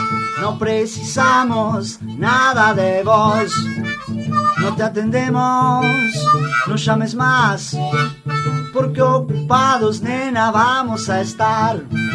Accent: Melo, Cerro Largo, Uruguay; yo soy de Melo, por ejemplo, me voy a Melo

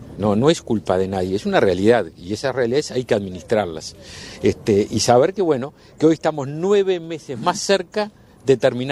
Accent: Uruguay; Nosotros tenemos una larga historia de como uruguayos, de solidaridad.

